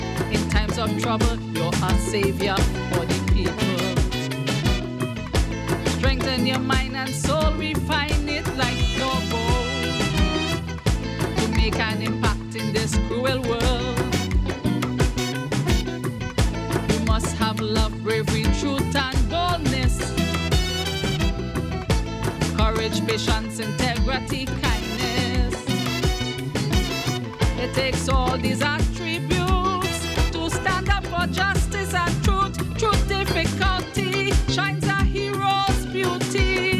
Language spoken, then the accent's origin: English; Trinidad & Tobago; I'm from the Twin Islands, called Trinidad and Tobago.